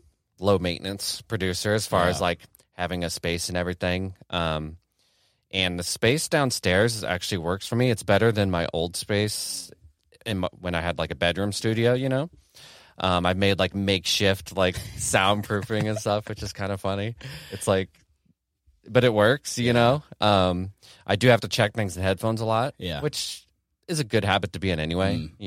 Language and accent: English; Kansas City, Missouri, United States; now in Detroit, United States; I'm from Kansas City, lived in Kansas City my whole life.